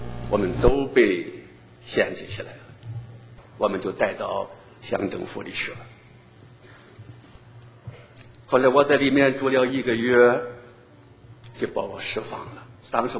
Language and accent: Chinese; China; 我是中国人，我要为中国同胞付上代价